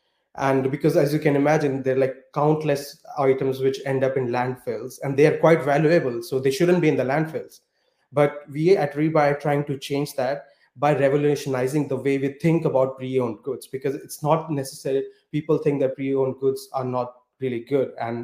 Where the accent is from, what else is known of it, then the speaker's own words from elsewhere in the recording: India; So I'm originally from India